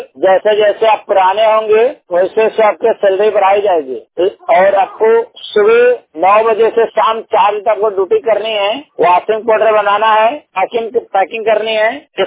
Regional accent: Bihar, India; now in Mirzapur, India; Bhagalpur district Bihar राज्य का रहने वाला हूँ।

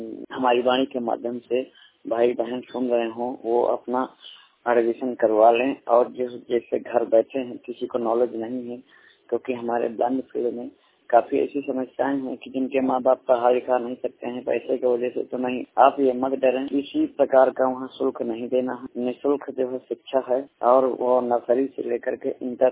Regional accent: Banda, Uttar Pradesh, India; मेरी विकलांगता 100%। मैं बांदा उत्तर प्रदेश का मूल निवासी हूँ

